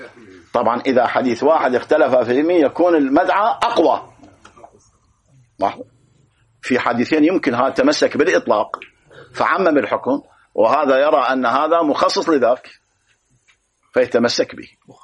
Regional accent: Iraq; الآن المحاكم الآن اللي عندنا في العراق تورث الآن

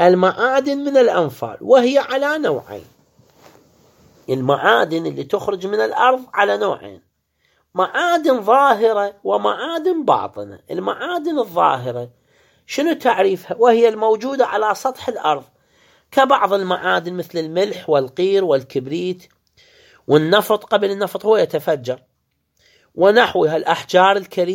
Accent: Iraq; يسموها عندنا بالعراق الحماد

